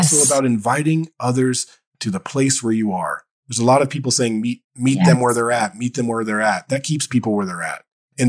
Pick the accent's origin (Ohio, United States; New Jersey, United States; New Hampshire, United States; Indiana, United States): Ohio, United States; Dayton; I grew up in Dayton, Ohio. So I'm in Ohio.